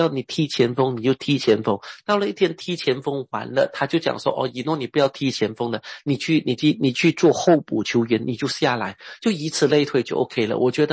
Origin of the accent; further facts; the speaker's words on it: Hangzhou, Zhejiang, China; accent: Hangzhou; 我们杭州话叫什么？